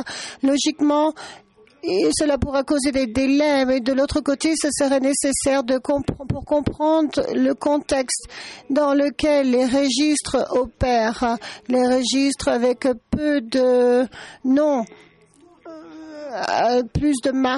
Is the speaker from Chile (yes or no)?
yes; Chile; Je suis du Chili.